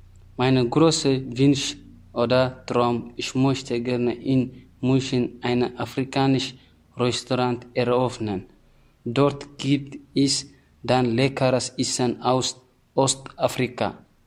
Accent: Eritrea; German is a second language; now in Germany; Ich komme aus Eritrea.

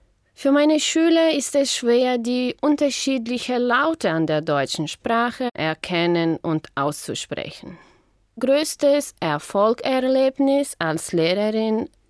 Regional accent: Imigrante, Rio Grande do Sul, Brazil; Ich komme aus Imigrante, eine Kleinstadt, die im Süden von Brasilien liegt. Meine Vorfahren kommen aus Osnabrück und sie sind im Jahr 1880 nach Brasilien ausgewandert.

